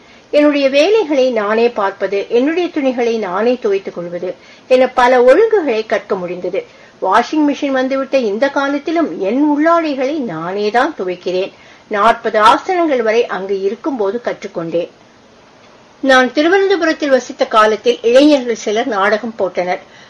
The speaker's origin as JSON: {"language": "Tamil", "town": "Parvathipuram", "region": "Tamil Nadu", "country": "India", "tie": "born or raised there", "said": "பார்வதிபுரம் என்னுடைய சொந்த ஊர், நாகர்கோவில் அருகே உள்ளது. ஆகஸ்ட் 24, 1937 நான் பிறந்தேன்."}